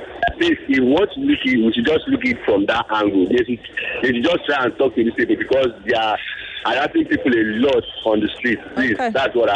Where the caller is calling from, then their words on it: Ijora, Lagos, Nigeria; I'm calling from Ijora.